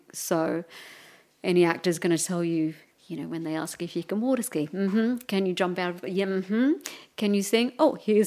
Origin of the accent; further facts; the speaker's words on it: Melbourne, Victoria, Australia; I'm from Melbourne.